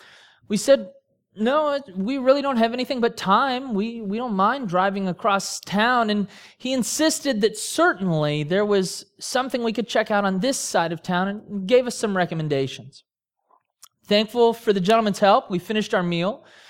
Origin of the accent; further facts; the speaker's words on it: Denver, Colorado, United States; now in Wichita, United States; Growing up in Denver with family in St. Louis, there were a number of times when we would venture down 135 on our way to see them.